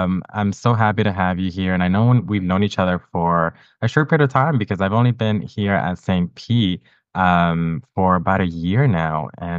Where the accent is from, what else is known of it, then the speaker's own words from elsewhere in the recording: Puerto Rico; I grew up in Puerto Rico